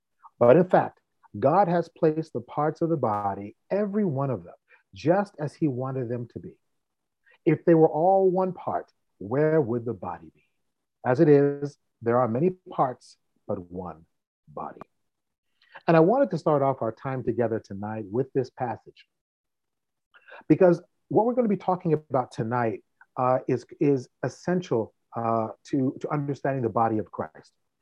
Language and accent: English; Boston, Massachusetts, United States; born there; I was born in Boston, but I love New York and I always have.